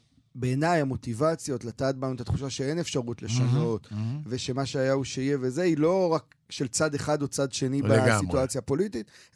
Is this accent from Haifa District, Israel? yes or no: yes; Krayot, Haifa District, Israel; הייתי נוסע, גדלתי בקריות, הייתי נוסע ברכבת